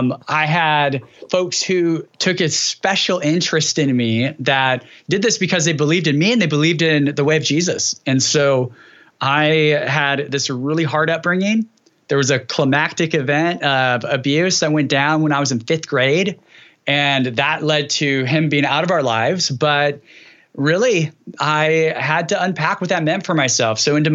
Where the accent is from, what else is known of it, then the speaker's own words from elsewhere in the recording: California, United States; So I grew up in Central California and grew up in a conservative environment for sure, a traditional evangelical Christianity.